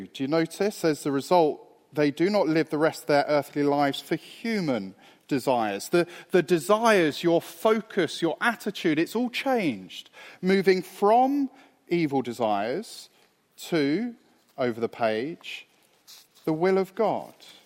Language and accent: English; London, United Kingdom; When I grew up in London, and so growing up, we lived on the edge of London.